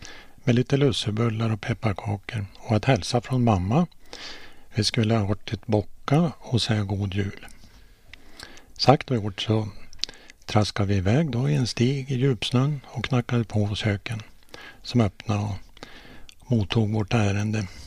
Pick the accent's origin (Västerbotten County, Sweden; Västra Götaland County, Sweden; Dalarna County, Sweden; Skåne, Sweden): Västerbotten County, Sweden; Hörnefors; Det var året var 1947 och då bodde jag i Hörnefors. Och där föddes jag 6 år tidigare. Och vår familj bodde i ett litet hus vid Hörnån.